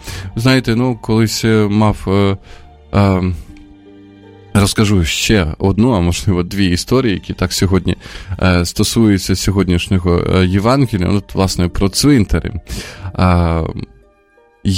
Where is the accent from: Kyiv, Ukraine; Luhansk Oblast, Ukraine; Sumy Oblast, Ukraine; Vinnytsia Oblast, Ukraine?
Sumy Oblast, Ukraine; До речі, в моїй рідній Сумській області є таке місто, як Путивлі